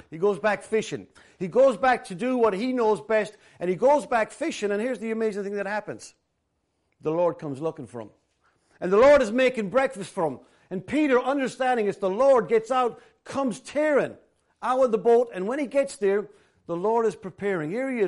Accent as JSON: {"language": "English", "country": "Ireland", "said": "Because I'm Irish, when I come into the States, I have to go through a different line."}